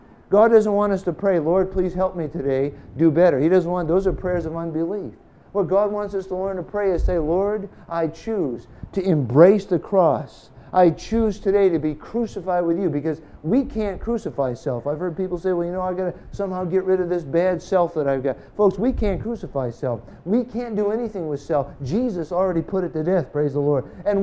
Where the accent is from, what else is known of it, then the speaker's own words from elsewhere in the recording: New England, United States; I grew up in New England, right?